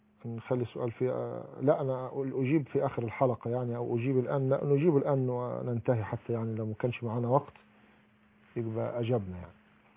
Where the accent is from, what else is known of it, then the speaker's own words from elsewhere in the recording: Egypt; وفي بلادنا مصر خاصة